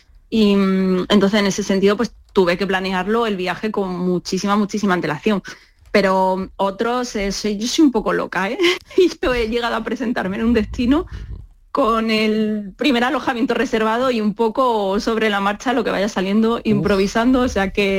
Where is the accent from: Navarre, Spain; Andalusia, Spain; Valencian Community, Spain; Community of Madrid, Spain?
Andalusia, Spain; Motril; Pues aunque siempre me dicen en Motril, mi pueblo, madre mía, es que ya te conoces todo el mundo.